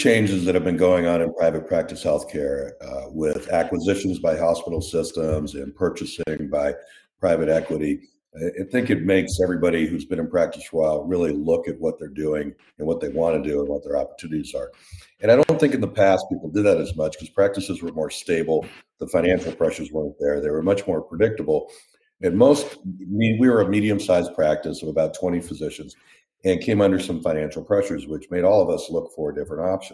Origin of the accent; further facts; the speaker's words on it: Los Angeles, California, United States; also born or lived in Milwaukee, United States; I grew up in Los Angeles. I went to UCSB, the greatest college in the world, for undergrad, and then had the fortune of moving to the Midwest for 10 years, to the Medical College of Wisconsin in Milwaukee